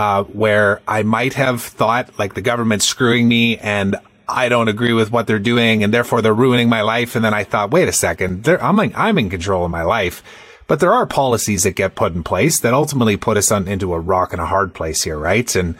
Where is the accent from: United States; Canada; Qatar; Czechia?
Canada; Whereas Canada is a little bit different. Like, we can go, and as long as we're not making income in Canada, then we don't have to pay tax on it.